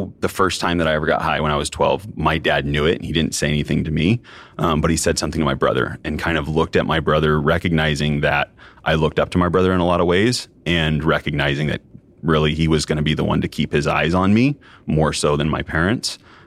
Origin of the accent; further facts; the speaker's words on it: Oregon, United States; Typically, I acknowledge that I grew up in Southern Oregon.